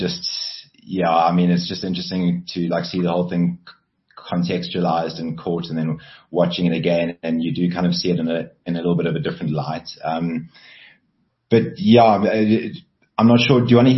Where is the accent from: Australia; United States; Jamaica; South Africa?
South Africa; KwaZulu-Natal; born there; I was born in KwaZulu-Natal